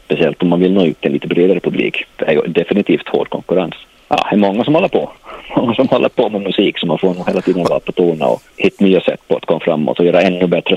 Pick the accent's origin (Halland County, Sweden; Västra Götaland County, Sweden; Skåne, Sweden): Skåne, Sweden; Perstorp; now in Stockholm, Sweden; Jag är från ett ställe som heter Perstorp i Skåne i Sverige. Men vi bor alla tre i Stockholm i dagens läge.